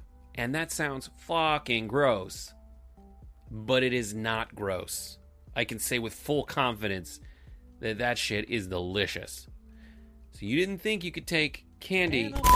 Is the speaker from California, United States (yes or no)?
yes; California, United States; I'm from California. Usually this only happens when there's earthquakes.